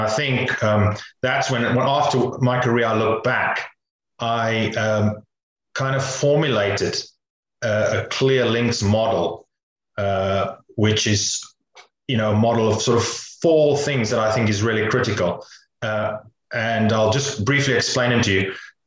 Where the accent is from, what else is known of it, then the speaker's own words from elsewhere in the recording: Cape Town, Western Cape, South Africa; Yeah, I grew up in near Cape Town in South Africa, and I had quite a few siblings